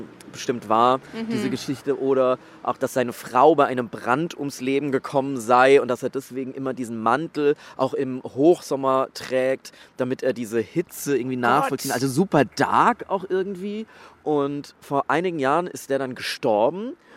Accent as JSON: {"language": "German", "town": "Aschaffenburg", "region": "Bavaria", "country": "Germany", "tie": "born or raised there", "said": "Ich komme ja aus Schweinheim. Schweinheim represent."}